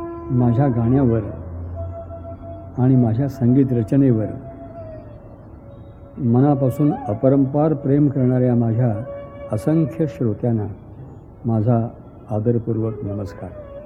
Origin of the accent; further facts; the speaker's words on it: Kolhapur, Maharashtra, India; कोल्हापूर हे माझं गाव, जन्मगाव.